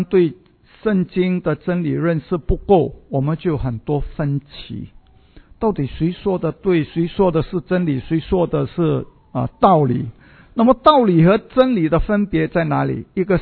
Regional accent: Singapore; 我们的政府说两个就够了我们新加坡人十分听话

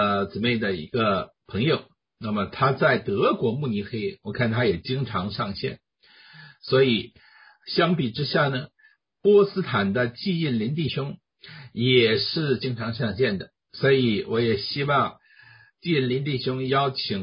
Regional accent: China; 我们都是中国人，大部分都是中国人啊。

